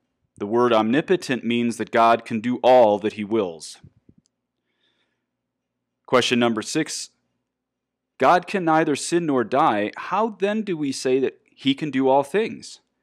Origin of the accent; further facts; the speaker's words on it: Ireland; This hurts me to say as an Irishman.